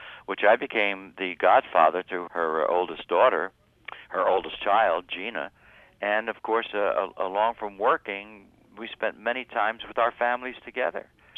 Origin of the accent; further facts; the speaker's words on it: Philadelphia, Pennsylvania, United States; the reason why I got on that show is because I was from Philly